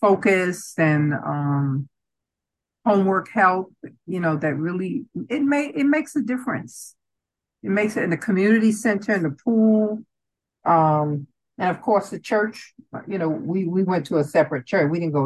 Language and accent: English; Amsterdam, North Holland, Netherlands; So that's kind of like my statement regarding growing up in the Amsterdam.